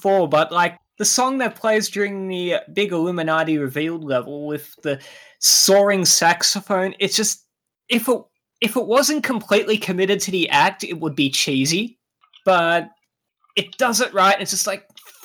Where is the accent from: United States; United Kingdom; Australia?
Australia; it's simply referring to me as the Aussie or that fucking Aussie.